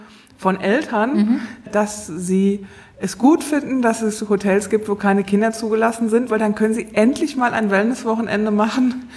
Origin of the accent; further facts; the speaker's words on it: West Germany, Germany; ich bin zwar im Westen aufgewachsen, aber da war es so in den 80ern auch so